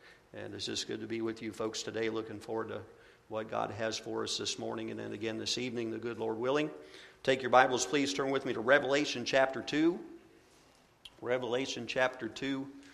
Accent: Haines City, Florida, United States; We're from Central Florida in Haines City, Landmark Baptist Church.

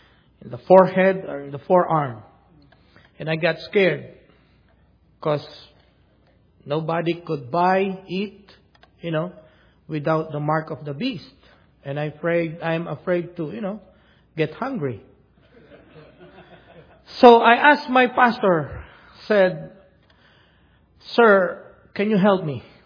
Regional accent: Manila, Metro Manila, Philippines; born there; English is a second language; from the Philippines. And I was born in the heart of Manila. A jungle within a jungle. I was born 1970, September 30.

